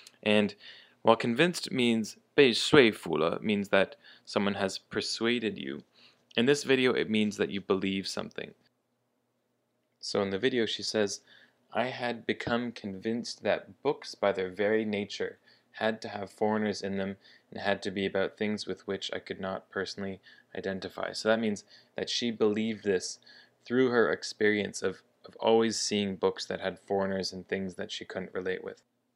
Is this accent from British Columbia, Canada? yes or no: no; Toronto, Ontario, Canada; if anyone's wondering about the Canadian pronunciation or my accent, since I'm from Toronto, my accent should be pretty similar to an American accent